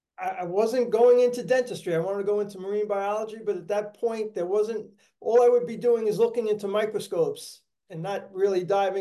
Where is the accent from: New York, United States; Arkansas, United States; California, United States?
New York, United States; Brooklyn; Greg, I was born in Brooklyn, and a little tidbit, I actually practice out of the house that I was born in, brought into.